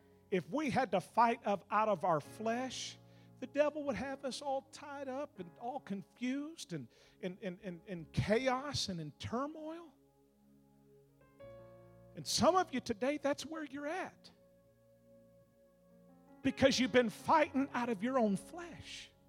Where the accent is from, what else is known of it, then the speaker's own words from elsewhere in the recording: Texas, United States; I'm from Texas, so... I don't know who you're rooting for, and I really don't care.